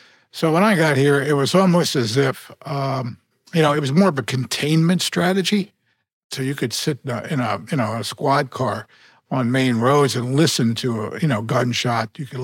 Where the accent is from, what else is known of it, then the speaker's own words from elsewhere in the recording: Baltimore, Maryland, United States; Yes, I grew up in Baltimore.